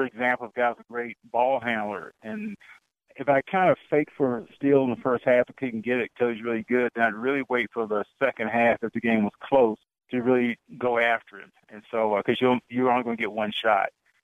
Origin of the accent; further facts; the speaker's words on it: Winston-Salem, North Carolina, United States; Growing up in Winston-Salem, I had access to the coaches at Wake Forest.